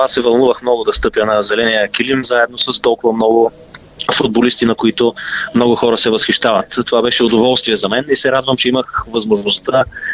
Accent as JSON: {"language": "Bulgarian", "town": "Ruse", "region": "Ruse Province", "country": "Bulgaria", "tie": "born or raised there", "lives_now": "Sofia, Bulgaria", "said": "Не съм родом от София, родом съм от Русе и там съм пораснал по терените на Дунав"}